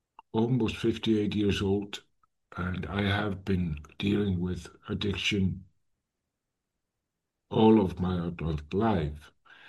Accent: Iceland; moved away as an adult; now in Denmark; In 2011, I think it was, I moved from Iceland, my home country, to Denmark on a geographical escape

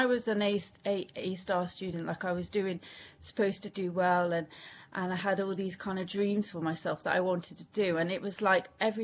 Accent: Wales, United Kingdom; accent: Welsh; So I don't know if you could tell, but my accent is I'm Welsh, so I'm originally from Wales. And I'm from a little village in Wales

